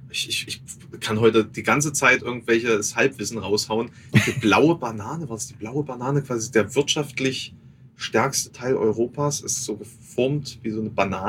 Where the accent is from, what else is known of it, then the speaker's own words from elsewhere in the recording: Thuringia, Germany; als Thüringer dann außerhalb Thürings